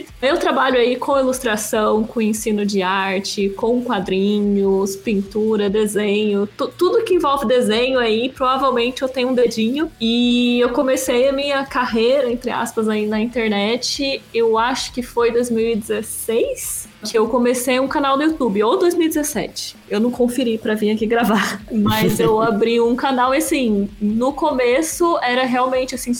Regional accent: Brazil; GB, pode ser no português mesmo, nós somos brasileiros.

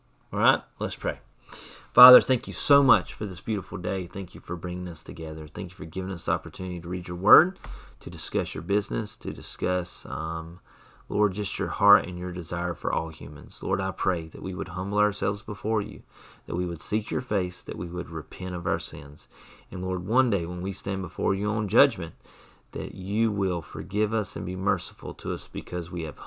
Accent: United States; And so as an American this morning, if you're listening to this, you know, don't fall into the trap of assuming that you are the least of these.

